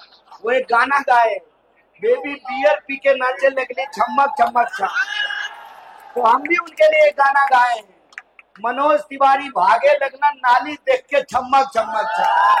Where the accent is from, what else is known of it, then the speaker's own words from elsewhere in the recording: Bihar, India; moved away; जब मैं बिहार से दिल्ली आया था रहने के लिए तो उत्तर पूर्वी दिल्ली क्षेत्र में ही रहा करता था। मुखर्जी नगर के पास एक जे कॉलोनी है नेहरू बिहार, मैं वहां रहा करता था।